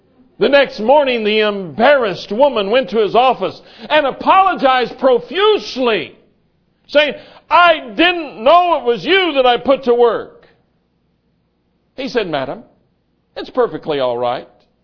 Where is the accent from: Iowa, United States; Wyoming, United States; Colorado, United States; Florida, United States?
Colorado, United States; also born or lived in Missouri / Kansas / New York / Wisconsin; And I'm a Westerner. I was raised in the West. I pastored back East for several years, but I'm a Westerner.